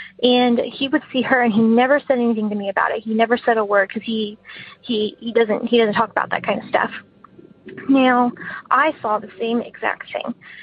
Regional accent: Atascocita, Texas, United States; I'm from Houston, Texas. I have a story about a childhood home that I grew up in down here in a suburb of Houston. It's actually called Atascocita.

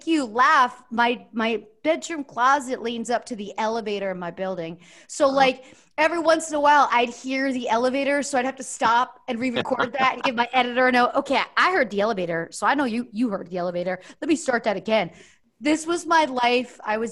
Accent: Easton, Pennsylvania, United States; Pennsylvania.

